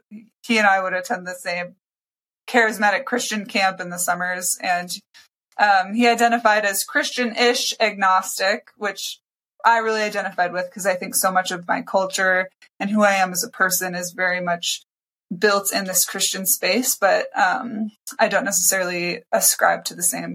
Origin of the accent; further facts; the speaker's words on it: Minnesota, United States; I'm from Minnesota, so, you know, there's a lot of Lutherans up there.